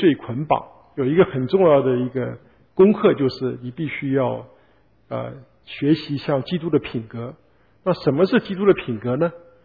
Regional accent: Hunan, China; 像我是湖南人，湖南人是骡子脾气

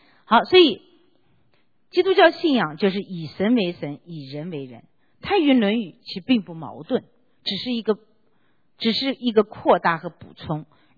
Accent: China; 所以我们中国人一生都要往台阶上爬，对吧？

